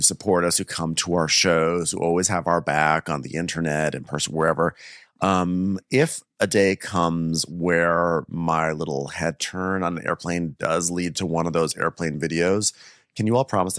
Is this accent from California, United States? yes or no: yes; California, United States; Like, I'm some lib from California offering a mask.